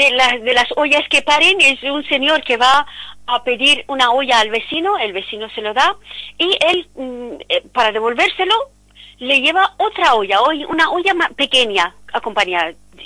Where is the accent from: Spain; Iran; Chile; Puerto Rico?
Iran; Spanish is a second language; Los iraníes nos encanta comer y comer mucho y bien.